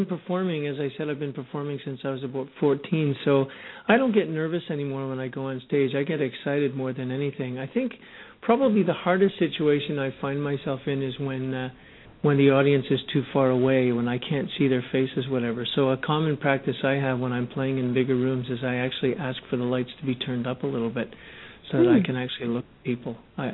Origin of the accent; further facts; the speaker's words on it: Montreal, Quebec, Canada; born there; now in Vancouver, Canada; No, actually, I was born in Montreal, and I moved to Vancouver in October of 92.